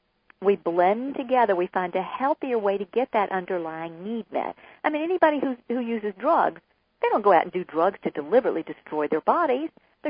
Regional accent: Georgia, United States; interestingly, we're both from Georgia, but I never knew her growing up.

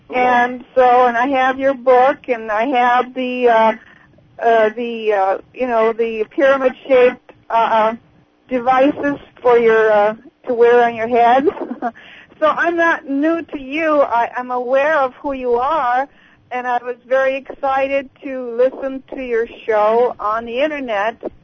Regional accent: Austria; now in Marina del Rey, United States; Yeah, it's a beautiful place near the ocean. So I've been here for a while. I'm originally from Austria. I speak German.

